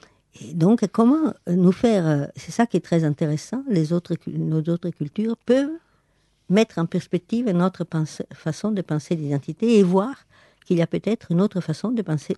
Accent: Italy; je suis italienne et française, non pas d'origine italienne, mais... italienne et française

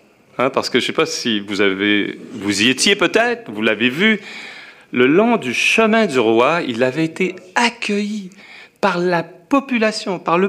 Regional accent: Quebec, Canada; nous ne sommes pas les Français du Québec. Nous sommes des Québécois et des Québécoises de toutes origines

